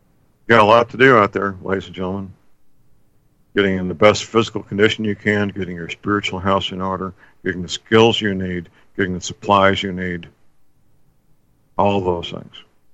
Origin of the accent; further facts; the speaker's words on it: St. Louis, Missouri, United States; They're my hometown, St. Louis, very well-trained young men and women who do a great job taking orders.